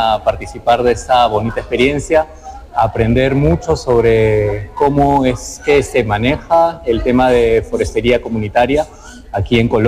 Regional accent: Peru; yo soy de Perú, soy antropólogo

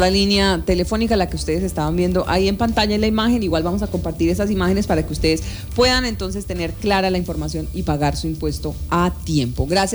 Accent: Colombia; como somos colombianos, pues no dejen todo para el final.

